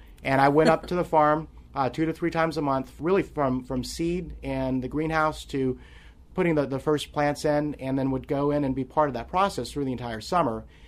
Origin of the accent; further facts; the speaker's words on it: Louisiana, United States; Well, my dad is an Episcopal priest, and so growing up in South Louisiana, Episcopalians definitely know their way around eating and drinking